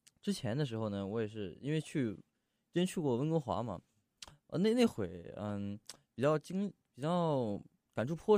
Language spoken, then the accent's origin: Chinese; Guangzhou, Guangdong, China; 因为我是广州人嘛，那边的那些早茶还是比较不错的